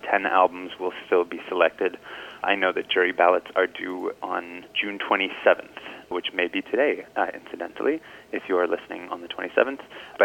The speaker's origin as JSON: {"language": "English", "country": "Canada", "said": "I'm also Canadian."}